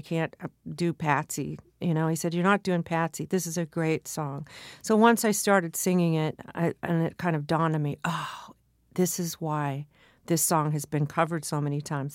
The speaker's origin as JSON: {"language": "English", "region": "California", "country": "United States", "tie": "born or raised there", "said": "I grew up in Southern California. I was very well-versed in Southern California pop and rock"}